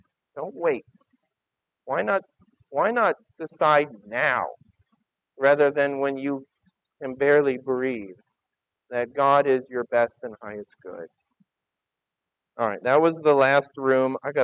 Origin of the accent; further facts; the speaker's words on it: Detroit, Michigan, United States; So I grew up in Detroit.